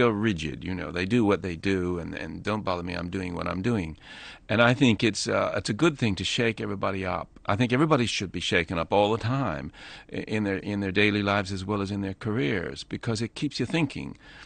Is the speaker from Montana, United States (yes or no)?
no; Kentucky, United States; also born or lived in London; now in Somerset, United Kingdom; Well, I come from Kentucky, which is very like Somerset, and I've spent most of my life in England